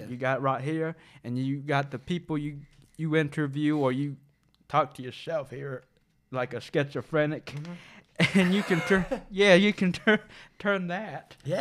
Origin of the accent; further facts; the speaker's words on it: Gardena, California, United States; Well, you want me to tell you where I'm from? I'm from Gardena, California.